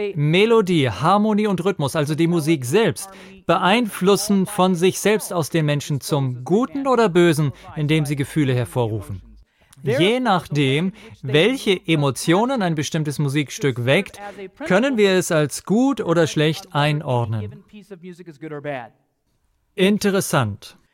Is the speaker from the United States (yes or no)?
yes; United States; Und als Amerikaner empfinden wir das sehr patriotisch.